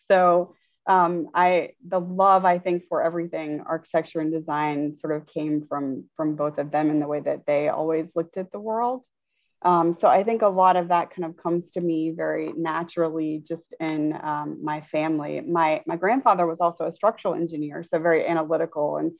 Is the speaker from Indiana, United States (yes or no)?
no; Tallahassee, Florida, United States; now in New York, United States; I grew up in Tallahassee, Florida. I have family all throughout the South. So I'm really a Southern girl at heart, even though I've been in New York for 21 years.